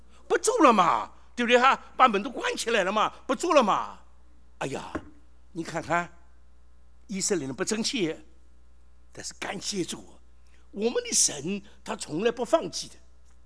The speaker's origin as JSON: {"language": "Chinese", "region": "Shanghai", "country": "China", "said": "我是上海人，讲国语老了，奇怪，一老这个也有家乡的话"}